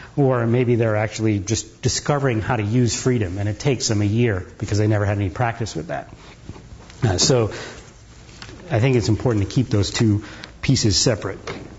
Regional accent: New Jersey, United States; also born or lived in England; I was born in England and we lived there for a few years, and then we moved to New Jersey.

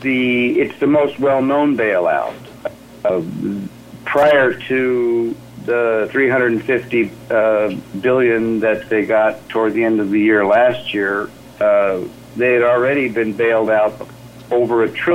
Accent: California, United States; born there; No, actually, I was born in California. I've been in Oregon for a little over 20 years now.

